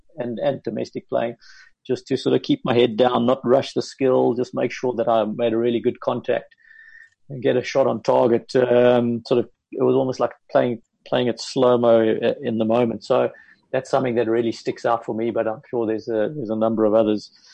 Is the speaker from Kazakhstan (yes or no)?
no; South Africa; as a South African hockey coach